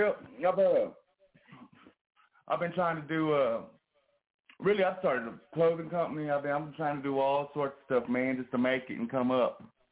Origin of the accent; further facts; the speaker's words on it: Dallas, Texas, United States; Well, originally I'm from Dallas, Texas. You know, born and raised.